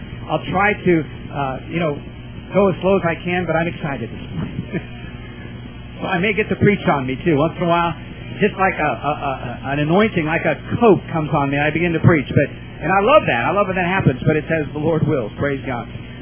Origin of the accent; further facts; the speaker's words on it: Iowa, United States; You know, I'm from Iowa. I grew up in Iowa.